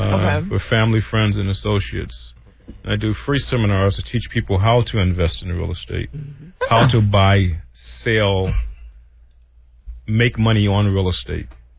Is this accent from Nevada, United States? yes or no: no; Miami, Florida, United States; this is where I grew up in Liberty City, so I want to come back and invest in Liberty City.